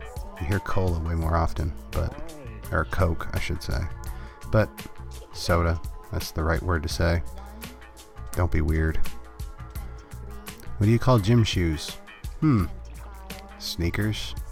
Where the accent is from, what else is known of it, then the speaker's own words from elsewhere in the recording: Maine, United States; now in Kentucky, United States; Well, I come from Maine. I hail from the frozen north.